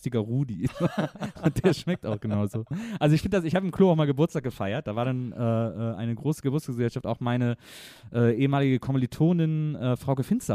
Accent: North Rhine-Westphalia, Germany; now in Berlin, Germany; Ich bin ja in Westdeutschland groß geworden. Ich bin ja im Rheinland groß geworden, zwischen Köln und Bonn in so einem kleinen Städtchen.

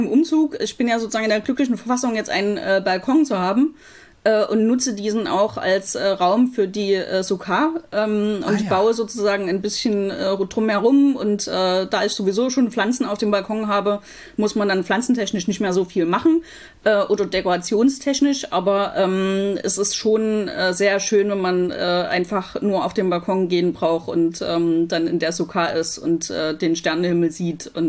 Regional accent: Leipzig, Saxony, Germany; Ja, ich bin ursprünglich aus Leipzig

